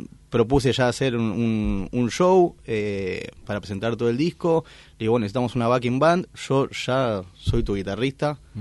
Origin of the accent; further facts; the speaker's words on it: Lomas de Zamora, Buenos Aires Province, Argentina; Soy de acá, de Loma de Zamora.